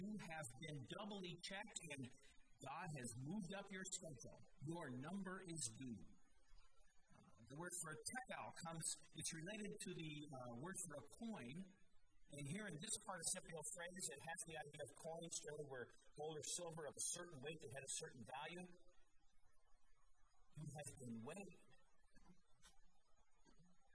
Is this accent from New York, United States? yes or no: no; Denver, Colorado, United States; I'll tell you, I'm from Denver, so the Oakland Raiders are not my favorite team.